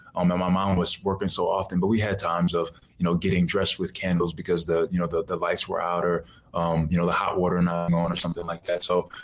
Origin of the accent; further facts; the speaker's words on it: Bronx, New York, United States; also born or lived in Orlando; once I moved away from Orlando, moved away from Bronx, New York, to kind of venture out and kind of get into everything else.